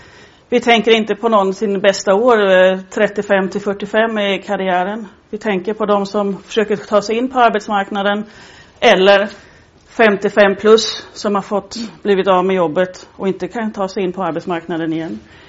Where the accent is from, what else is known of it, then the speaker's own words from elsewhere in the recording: Sweden; Jag är svensk, min man är fransman, så hemma så talar vi svenska och franska.